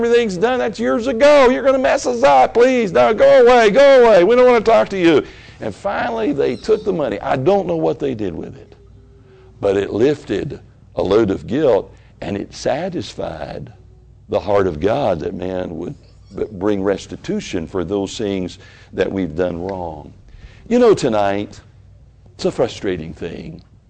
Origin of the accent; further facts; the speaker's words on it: Memphis, Tennessee, United States; there's a lady over in Memphis, Tennessee, in my hometown, and she's in the federal pen.